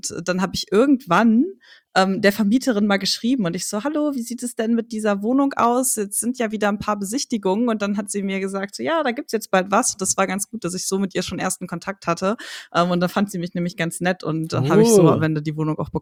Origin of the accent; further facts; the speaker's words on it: North Rhine-Westphalia, Germany; moved away; Ich komme ursprünglich aus NRW und ich wollte immer nach Berlin ziehen.